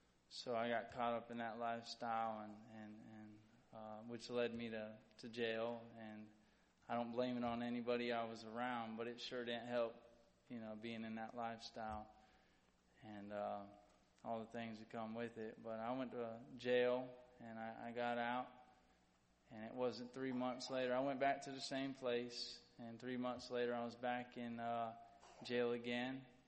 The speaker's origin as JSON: {"language": "English", "town": "Titusville", "region": "Florida", "country": "United States", "said": "I'm originally from Brevard, Titusville, by the Kennedy Space Center."}